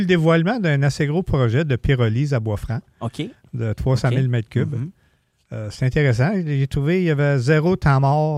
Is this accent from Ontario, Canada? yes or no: no; Gatineau, Quebec, Canada; Moi, quand j'étais un urbain, je viens de Gatineau.